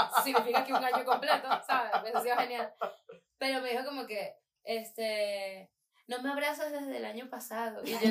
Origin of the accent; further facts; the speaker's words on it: Falcón, Venezuela; Lo que pasa es que, bueno, yo como soy de Falcón, pues